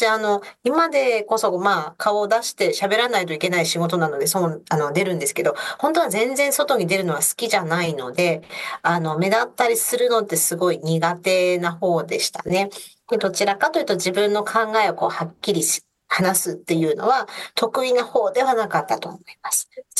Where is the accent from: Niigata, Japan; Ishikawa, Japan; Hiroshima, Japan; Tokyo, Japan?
Ishikawa, Japan; Nonoichi; 金沢市、大体に説明するのが私めんどくさい時、金沢市出身ですって言ってるんですけど、横にベッドタウンの野々市市っていうマイナーな市があって、そこが実家となります。